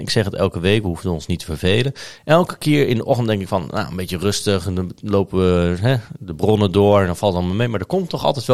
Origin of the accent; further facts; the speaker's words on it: Nieuwegein, Utrecht, Netherlands; toen ik ben opgegroeid in Nieuwegein